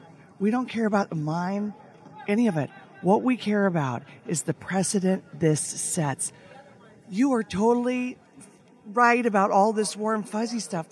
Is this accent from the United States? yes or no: yes; Alaska, United States; I want to tell you what it is to have been born and raised in Alaska and to live off of this land